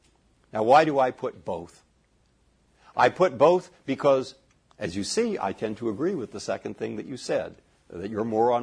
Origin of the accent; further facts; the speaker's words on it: San Francisco, California, United States; also born or lived in Cambridge, United States; because I'd spent a lot of time growing up in San Francisco or sometime, and then I'd lived in Cambridge, Massachusetts.